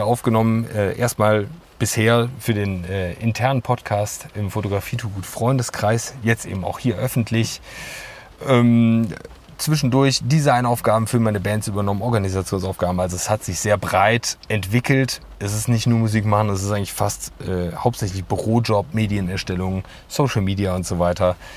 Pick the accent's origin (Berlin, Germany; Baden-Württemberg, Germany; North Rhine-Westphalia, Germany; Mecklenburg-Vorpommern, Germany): North Rhine-Westphalia, Germany; Leverkusen; Also, geboren 1988 in Leverkusen-Schlebusch. Wo ich auch die ersten 24 Jahre meines Lebens, glaube ich, gewohnt habe.